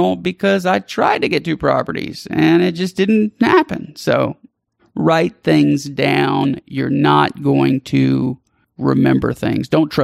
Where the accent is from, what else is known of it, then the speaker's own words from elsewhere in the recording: Louisiana, United States; I'm from South Louisiana.